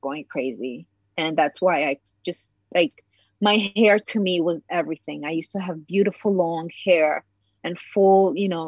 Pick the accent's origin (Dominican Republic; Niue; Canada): Dominican Republic; I am from the Dominican Republic.